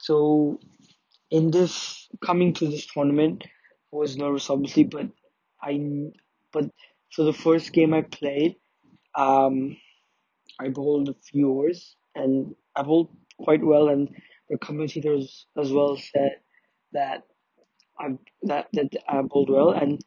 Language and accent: English; Zimbabwe; also born or lived in Uganda; And since I'm from Zimbabwe and Uganda